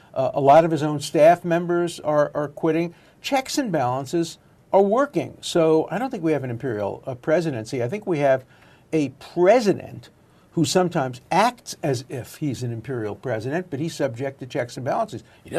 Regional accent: United States; But I'm an American. I'm an American first.

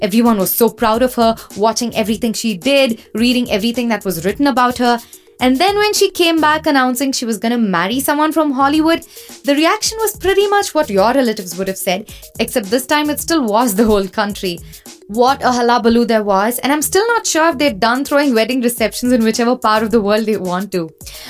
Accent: India; I'm from India

